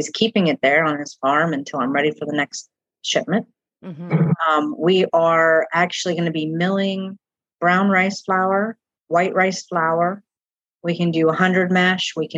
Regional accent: Ohio, United States; So this is my hometown area. I live in St. Clairsville. I'm from Belmont County, and all our business is located in Bel Air, Ohio.

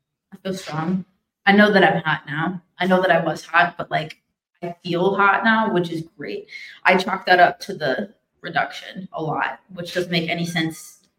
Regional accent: Illinois, United States; Being in Colorado helps, too, because I grew up in Illinois where there's no sun and it's cold all the fucking time.

